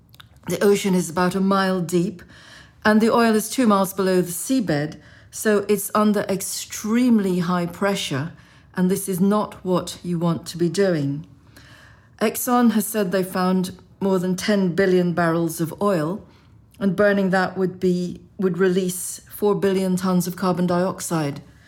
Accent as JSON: {"language": "English", "country": "Guyana", "tie": "born or raised there", "also_born_or_lived": "Zambia / Trinidad / England", "said": "I was born in Guyana and grew up in Guyana, Zambia, Trinidad, and England. Guyana is a former British colony, so it's English-speaking. And in South American terms, it's quite small. It's just a little bit bigger than Great Britain. I went to school in England"}